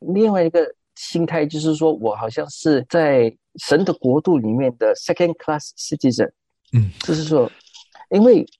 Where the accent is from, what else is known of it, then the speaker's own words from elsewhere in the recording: Singapore; moved away as an adult; also born or lived in United States; 我是在新加坡出生长大，